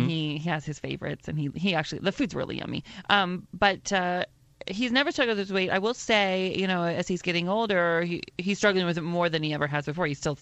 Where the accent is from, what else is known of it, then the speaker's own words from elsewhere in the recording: Mount Vernon, Washington, United States; Because yeah, you know, I'm from Washington State.